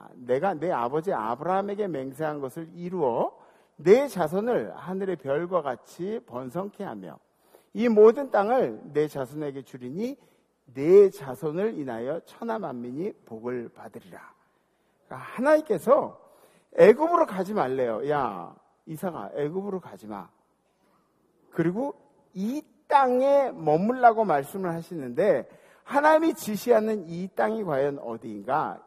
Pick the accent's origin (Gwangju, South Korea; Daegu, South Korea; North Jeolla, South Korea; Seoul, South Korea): Seoul, South Korea; Jamsil; 저는 여기서 한 살 때 잠실 들어와가지고 그래서 자라면서 계속 봤는데